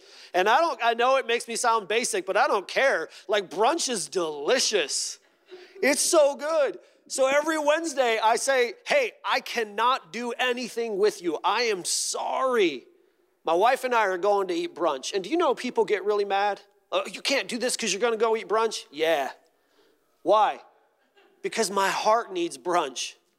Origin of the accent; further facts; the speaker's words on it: Ohio, United States; I'm not an Ohio State fan. I'm from Ohio. I should be.